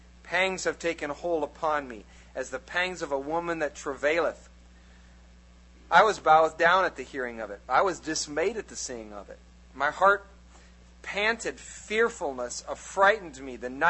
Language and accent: English; United States; Hey, I love being American. I really do. I don't want to live in any other country on earth.